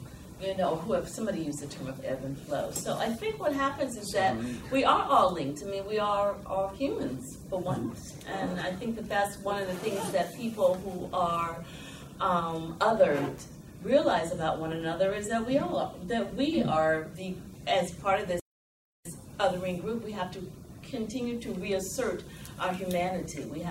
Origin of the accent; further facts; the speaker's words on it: Virginia, United States; You know, I grew up in Virginia. I grew up in the segregated South. I went to the University of Virginia. I know Charlottesville very well.